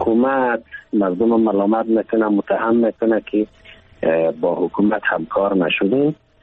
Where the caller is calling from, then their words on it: Qazvin, Iran; از قزوین هستم